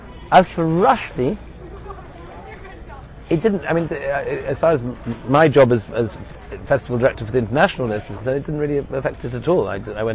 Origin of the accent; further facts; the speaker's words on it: Edinburgh, Scotland, United Kingdom; I'm from Edinburgh, why am I not in this list?